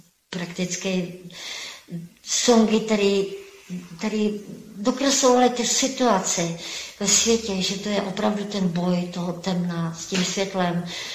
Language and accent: Czech; Zlín, Zlín Region, Czechia; born there; Já jsem se narodila v takzvaném Zlíně, neboli to bylo zrovna Gottwaldov, což je teda jméno.